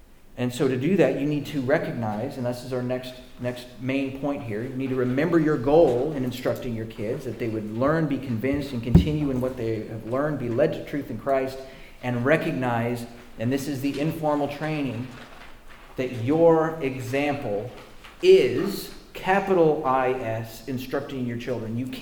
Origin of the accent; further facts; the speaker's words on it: Denver, Colorado, United States; Now, I grew up in Denver, and I grew up loving the Denver Broncos, like with a passion that you wouldn't believe.